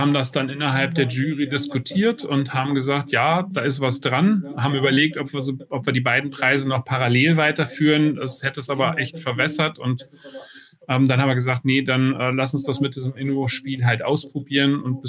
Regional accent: North Rhine-Westphalia, Germany; now in Bonn, Germany; Ja, ich bin Bonner, ja genau. Also Wahlbonner, eigentlich bin ich Westfale sozusagen, aber seit mittlerweile 22 Jahren auch im Rheinland unterwegs.

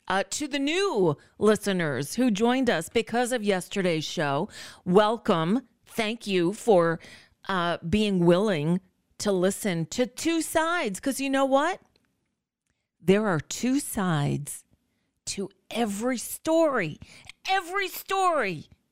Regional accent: Florida, United States; Now, you might know I have history with Joy Reid. We're both from South Florida.

